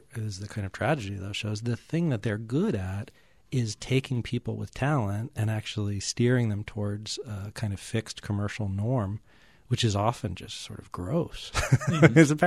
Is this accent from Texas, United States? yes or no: no; Newton, Massachusetts, United States; but I grew up just outside of Boston in Newton, and in those western suburbs, you know, Walden Pond is the nicest place to swim, and it's like the one pretty spot.